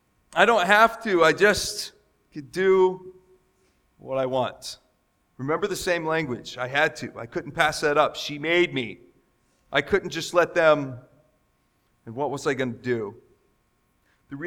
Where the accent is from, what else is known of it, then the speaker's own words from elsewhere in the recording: United States; And many of us would say that this morning because I'm American, right? I live in a free country.